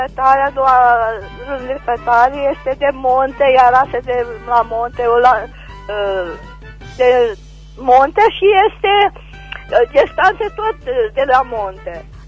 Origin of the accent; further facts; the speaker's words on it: Târnova, Romania; din Târnova